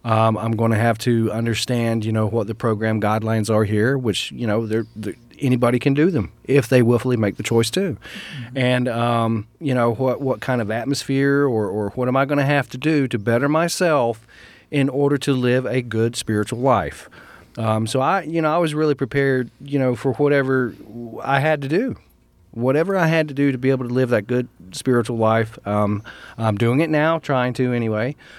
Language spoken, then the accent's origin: English; North Carolina, United States; Originally, I am from North Carolina.